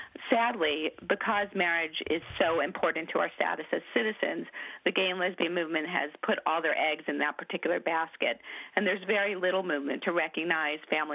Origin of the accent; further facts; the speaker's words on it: New York, United States; Well, let me tell you a personal story. I'm from New York, right?